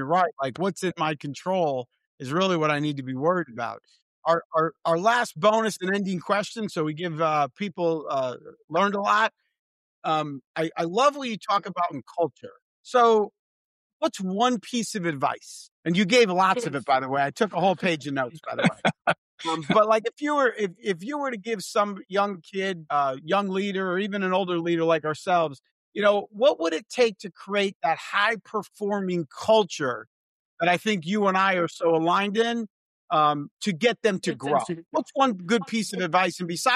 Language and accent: English; San Antonio, Texas, United States; I'm from San Antonio.